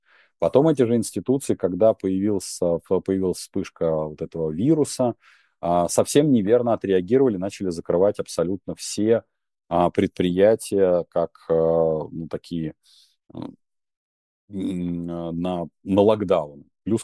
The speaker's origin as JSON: {"language": "Russian", "region": "Moscow", "country": "Russia", "said": "я там вот, москвич, и там мой прапрадед строил первый храм Христа Спасителя"}